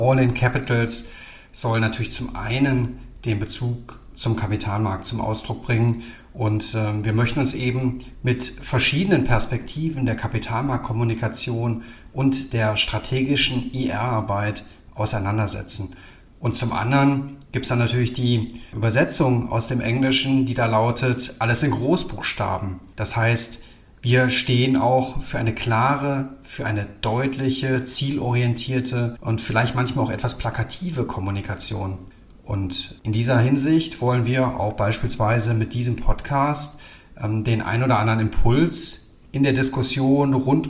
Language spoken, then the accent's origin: German; Rhineland, Germany; born there; 49 Jahre alt, ich bin gebürtiger Rheinländer.